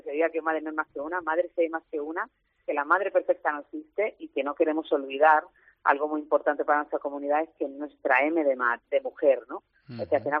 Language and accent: Spanish; Málaga, Andalusia, Spain; como malagueña, pues me hace mucha ilusión